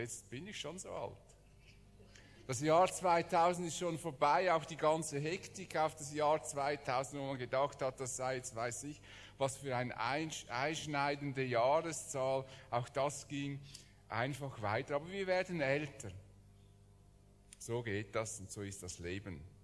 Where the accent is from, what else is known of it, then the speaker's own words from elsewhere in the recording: Switzerland; Unser Leben ist nicht sicher, auch wenn wir gut versichert sind als Schweizer.